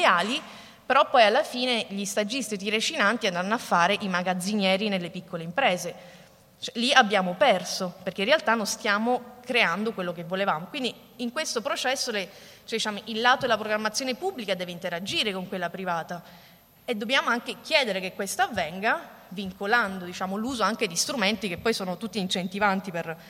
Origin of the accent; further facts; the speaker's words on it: Sicily, Italy; appunto vengo dalla Sicilia e il problema dei NEET in Sicilia è un po' diverso